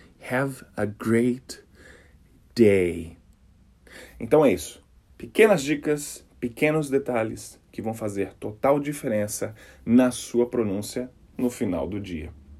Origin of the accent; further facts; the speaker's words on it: Brasília, Federal District, Brazil; eu sou de Brasília